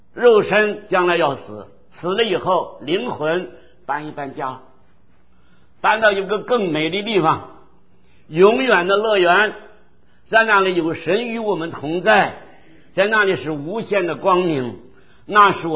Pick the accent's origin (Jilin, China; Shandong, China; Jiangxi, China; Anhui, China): Shandong, China; 我是山东的信徒